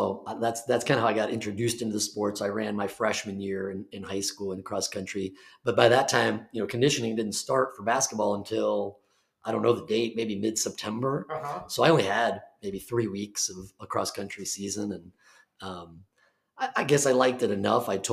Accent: Illinois, United States; So I was, believe it or not, a basketball player growing up in the Chicago area.

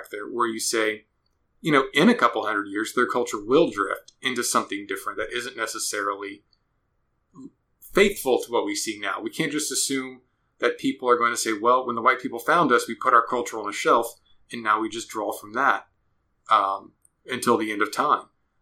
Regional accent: United States; Well, I guess I'm American.

